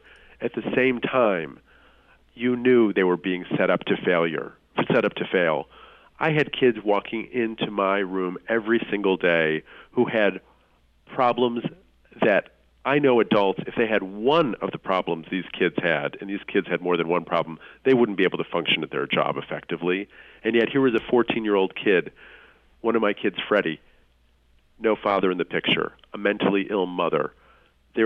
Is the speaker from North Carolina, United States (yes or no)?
no; Rochester, New York, United States; now in New York, United States; So this is my hometown now. I mean, my hometown is Rochester, but this is my adopted city.